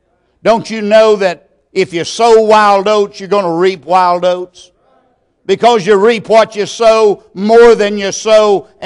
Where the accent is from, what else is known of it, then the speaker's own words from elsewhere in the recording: Texas, United States; When I was a little boy growing up in East Texas, we used to listen to the radio quite a bit.